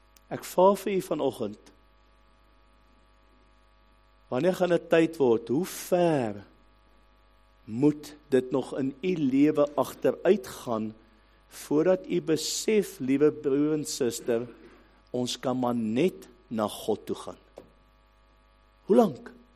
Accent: Eastern Cape, South Africa; En waar ek vandaan kom in die Ooskaap, daar in die potensie vallei.

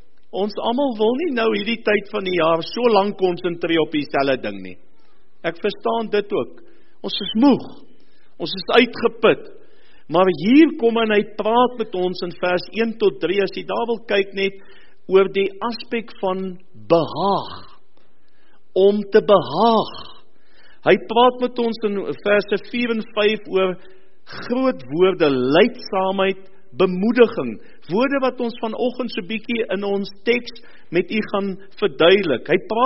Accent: Port Elizabeth, Eastern Cape, South Africa; moved away; Ek is lank genoeg hier, 30 jaar, maar ek is maar nog uit my wêreld uit. En dit was die feesaankondiging by ons in Port Elizabeth waar ek groot geword

